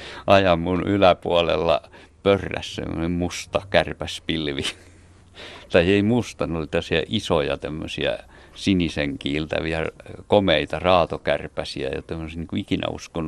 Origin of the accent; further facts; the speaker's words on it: Seinäjoki, South Ostrobothnia, Finland; heti murteesta tunsin, koska olen itse kotoisin Seinäjoelta.